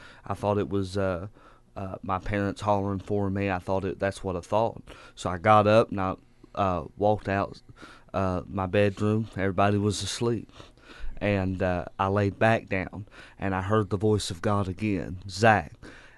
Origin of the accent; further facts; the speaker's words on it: Cleveland, Tennessee, United States; But, yeah, I'm from Cleveland, Tennessee, and I've been preaching since I was 15 years old.